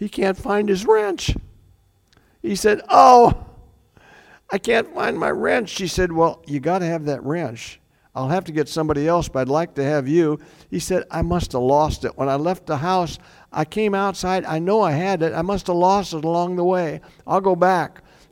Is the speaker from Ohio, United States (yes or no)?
no; Iowa, United States; Well, you know, I told you I grew up in Iowa